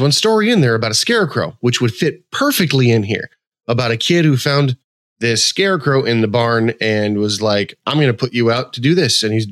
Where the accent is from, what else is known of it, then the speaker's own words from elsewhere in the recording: West Coast, United States; I grew up on the West Coast.